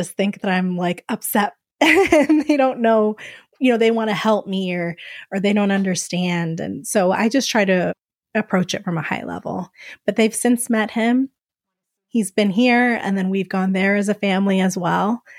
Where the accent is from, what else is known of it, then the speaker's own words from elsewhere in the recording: Arizona, United States; Because I grew up in Arizona, there's not a large African American or Black population here.